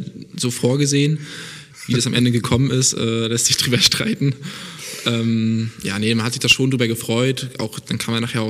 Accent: Bargeshagen, Mecklenburg-Vorpommern, Germany; Ich habe vorher angefangen bei mir im Dorf, ich komme aus Bargeshagen. War so ein kleiner Dorfverein.

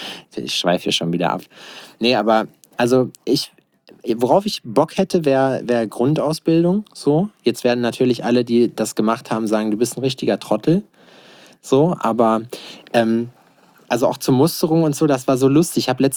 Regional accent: Berlin, Germany; Aber das ist wie als Berliner so, da hast du auch alles gesehen

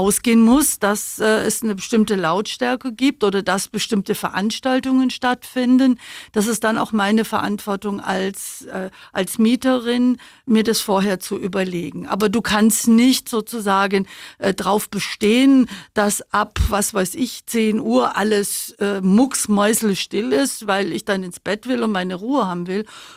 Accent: Babenhausen, Bavaria, Germany; Augsburg ist Heimat. Und sure. Babenhausen war meine Heimat.

